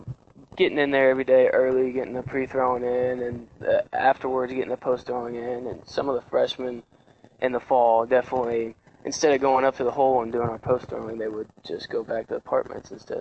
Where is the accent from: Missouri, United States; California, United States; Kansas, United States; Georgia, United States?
Missouri, United States; Mexico; I grew up in Mexico, Missouri. It's a small town down by Columbia, Missouri.